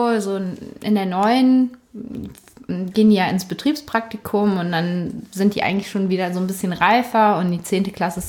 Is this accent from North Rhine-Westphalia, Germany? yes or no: yes; Cologne, North Rhine-Westphalia, Germany; also born or lived in Dormagen